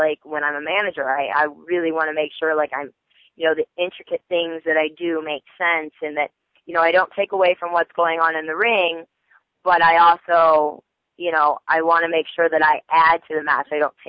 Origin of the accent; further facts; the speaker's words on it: Midwest, United States; I was like, well, we're from the Midwest and, you know, blah, blah, blah, blah, blah.